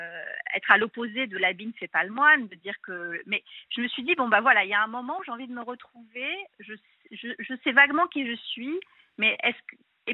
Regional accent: Morocco; Moi, j'ai grandi au Maroc.

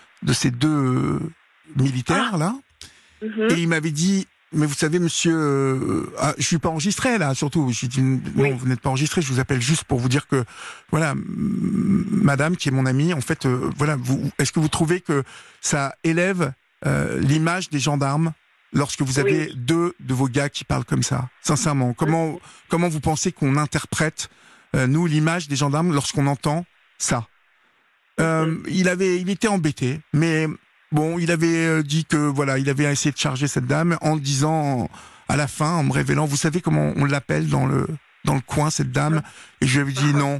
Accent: Normandy, France; je connais les gendarmes, moi, dans mon patelin, là-bas en Normandie.

